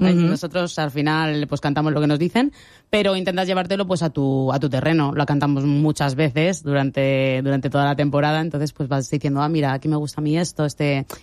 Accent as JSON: {"language": "Spanish", "country": "Spain", "said": "yo vivo en España, soy española y además estoy muy orgullosa de la música de aquí, de mi país"}